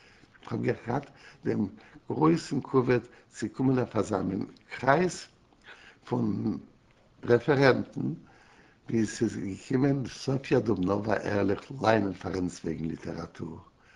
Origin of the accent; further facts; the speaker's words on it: Warsaw, Masovian Voivodeship, Poland; born there; Nein, geboren bin ich in Warsche. Geboren bin ich in Warsche. Bin geboren in der historischen Date, dem 11. November 1918.